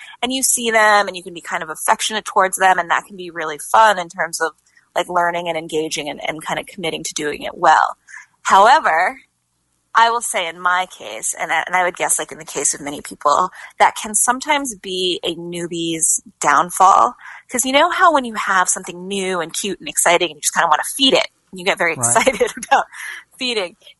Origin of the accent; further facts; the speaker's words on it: New York City, New York, United States; But yeah, I grew up in New York City, and there, you know, even though I did have a backyard where I grew up, it was mostly like the patio.